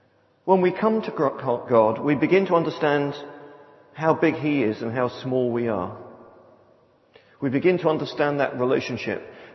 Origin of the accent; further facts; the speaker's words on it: London, United Kingdom; I was born in London. I was to a really working class family. My kids think I was born in the Victorian age, but I was grew up in the 60s in London. We had very little. I didn't come from a Christian family